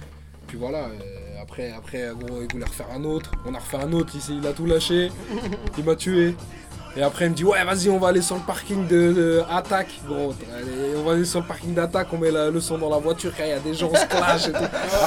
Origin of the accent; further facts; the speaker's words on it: Montreuil, Île-de-France, France; also born or lived in Bagnolet; Moi, je suis parti à Montreuil, j'ai fait mon adolescence à Montreuil.